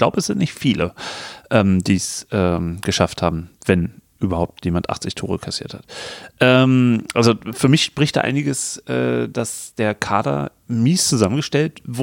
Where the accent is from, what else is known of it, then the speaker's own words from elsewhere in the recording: Berlin, Germany; Ich bin Berliner